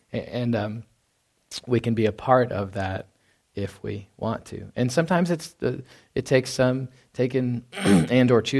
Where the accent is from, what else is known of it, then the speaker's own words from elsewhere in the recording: Dallas, Texas, United States; and I grew up in Dallas-Fort Worth, as you know, and We didn't have a lot of scorching east winds.